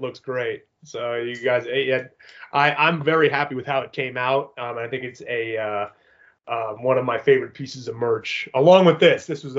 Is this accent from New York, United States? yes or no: no; Rhode Island, United States; also born or lived in New England; I grew up in Rhode Island, spent most of my life in New England